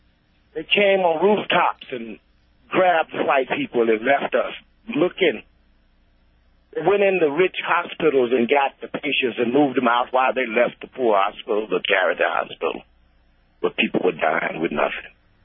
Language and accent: English; Mississippi, United States; I'm a black man. I grew up in Mississippi.